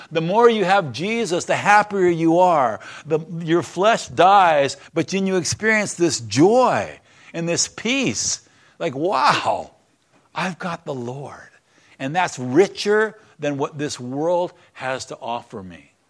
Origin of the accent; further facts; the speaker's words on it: Texas, United States; born there; I was born in Texas.